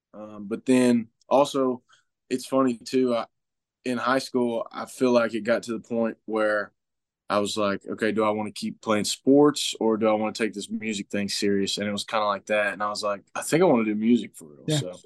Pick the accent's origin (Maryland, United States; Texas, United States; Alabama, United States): Alabama, United States; I was born and raised in Alabama. I still live here now.